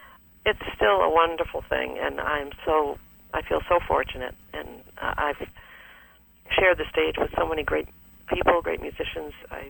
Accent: Massachusetts, United States; now in Portland, United States; And by the way, I'm from Massachusetts.

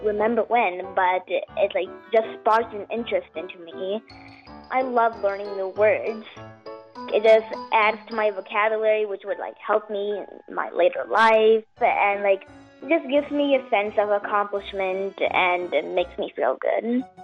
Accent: Stockbridge, Georgia, United States; I'm in the fifth grade, and I'm from Stockbridge, Georgia.

